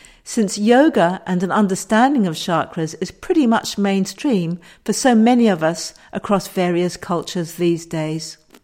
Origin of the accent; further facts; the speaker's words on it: United Kingdom; born there; most of my readers know I'm British by birth.